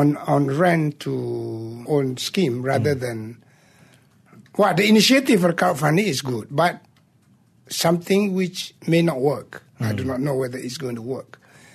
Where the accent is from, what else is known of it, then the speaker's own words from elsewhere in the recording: Kelantan, Malaysia; I come from Kelantan, a very conservative state.